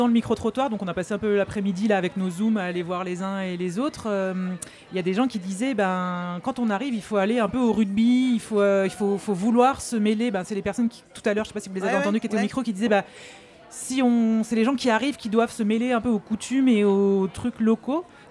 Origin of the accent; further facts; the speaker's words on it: Grand Est, France; now in Royan, France; ça fait 6 ans que je suis là. Et quand on me demande, je sais jamais si je dis que je suis d'Alsace ou du Royan. Parce que je suis des deux, finalement.